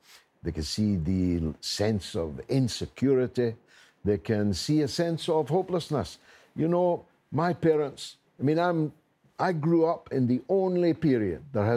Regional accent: Scotland, United Kingdom; In Scotland.

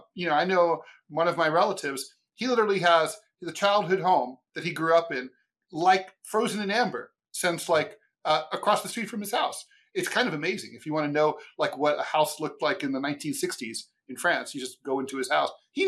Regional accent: Ohio, United States; my mom died and the house that I grew up in Ohio, what's the first thing I did?

